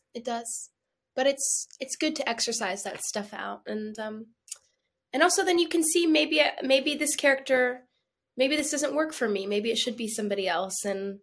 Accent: Canada; now in United States; I'm Canadian

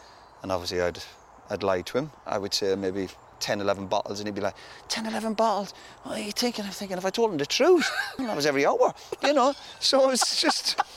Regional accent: Ireland; where I grew up in Ireland, it was people would go out and drink at weekends

